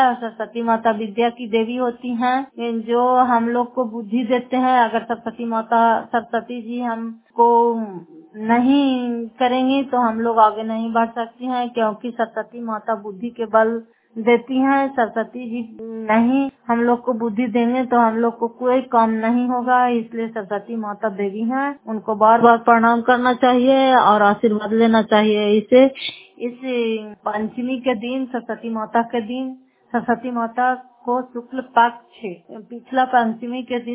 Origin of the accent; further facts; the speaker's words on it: Fatehpur, Bihar, India; घर फतेहपुर, पंचायत मकौसा, जिला नालंदा और कराल पत्थर प्रखंड की निवासी हूँ।